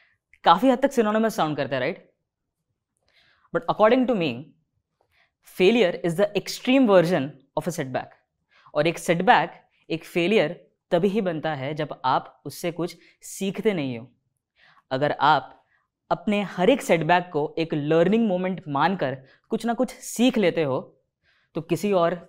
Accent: Mumbai, Maharashtra, India; मैं धारावी नामक एक एरिया के अंदर पला बड़ा हूँ और उसके आसपास ही बड़ा हुआ हूँ। अब जिन लोगों को धारावी के बारे में नहीं पता, धारावी विश्व का तीसरा सबसे बड़ा स्लम माना जाता है।

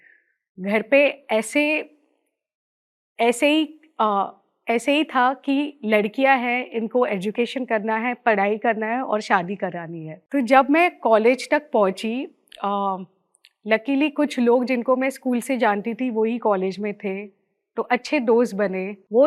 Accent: Mumbai, Maharashtra, India; मैं बॉम्बे से बिलोंग करती हूँ। मैं मिडिल क्लास फैमिली से पैदा हुई हूँ और मैं एक फ़ोटोग्राफ़र हूँ।

